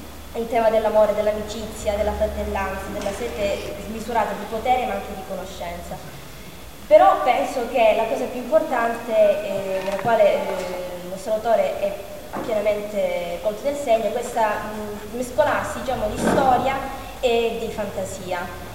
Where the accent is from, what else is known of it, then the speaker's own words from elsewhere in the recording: Catanzaro, Calabria, Italy; vengo da Catanzaro